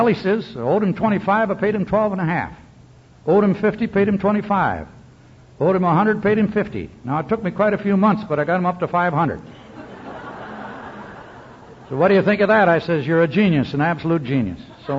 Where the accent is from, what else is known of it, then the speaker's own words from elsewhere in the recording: Idaho, United States; I come from Idaho. I graduated from the University of Idaho back in 1926.